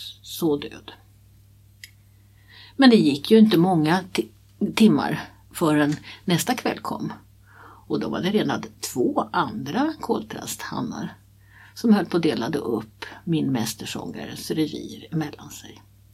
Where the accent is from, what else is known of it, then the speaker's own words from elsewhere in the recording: Västerås, Västmanland County, Sweden; Jag kommer från Västerås och jag levde mina första 19 år ett stenkast ifrån Jäkneberget.